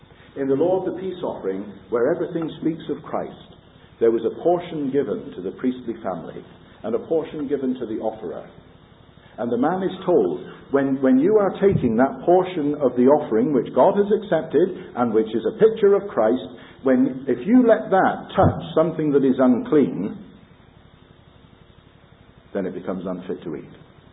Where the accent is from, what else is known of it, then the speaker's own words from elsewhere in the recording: Plymouth, South West England, United Kingdom; I remember a dear old brother in the assembly I was brought up in Plymouth.